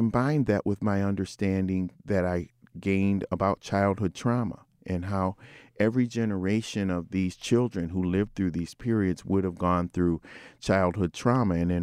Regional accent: Minot, North Dakota, United States; born there; You know, I was born on the Minot, North Dakota Air Force Base.

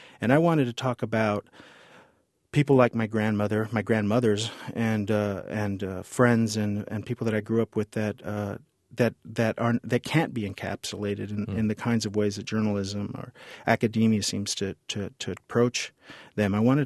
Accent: San Antonio, Texas, United States; moved away; I had grown up in South Texas, in San Antonio, never having to think about my own ethnicity, because I grew up on the West Side, and it just was the environment.

